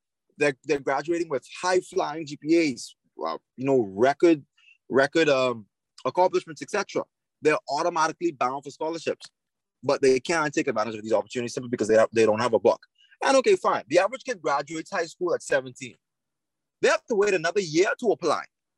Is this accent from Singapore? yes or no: no; Bahamas; born there; The fact that I was born in the Bahamas just like the other kid, you know?